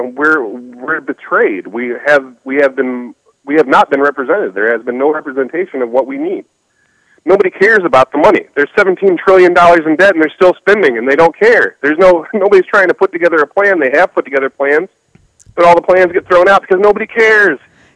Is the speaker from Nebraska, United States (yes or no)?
yes; Nebraska, United States; From my home state in Nebraska.